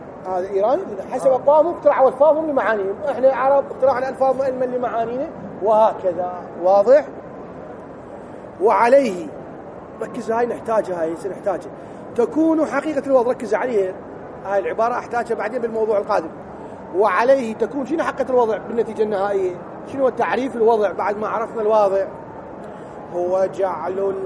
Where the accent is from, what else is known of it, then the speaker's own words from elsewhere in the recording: Iraq; كل احنا عراقيين